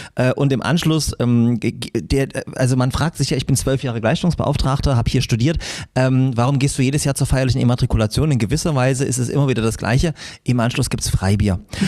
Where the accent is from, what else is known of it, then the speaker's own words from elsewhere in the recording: Leipzig, Saxony, Germany; Ja, aber als Leipziger muss ich dann sagen, noch?